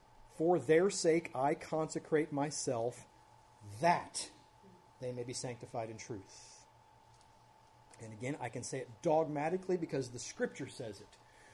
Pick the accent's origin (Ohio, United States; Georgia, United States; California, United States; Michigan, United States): Ohio, United States; also born or lived in Kentucky; I grew up around the Amish in Ohio and Kentucky.